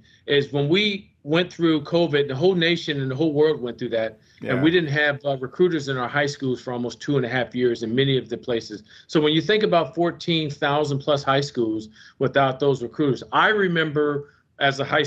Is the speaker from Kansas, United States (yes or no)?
no; Milwaukee, Wisconsin, United States; So when I grew up in Milwaukee, Wisconsin, my grandfather was truly the influence, a World War II vet.